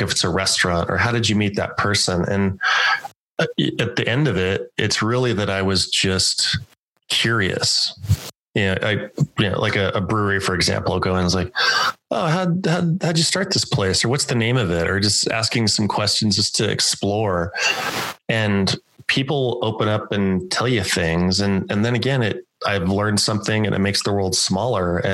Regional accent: Pueblo, Colorado, United States; So I grew up in Pueblo, Colorado. So kind of right in smack dab in between us a little bit.

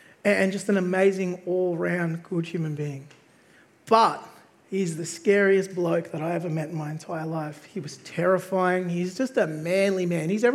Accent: South Africa; accent: Australian; I'm actually not Australian. Surprise, right? I am actually South African.

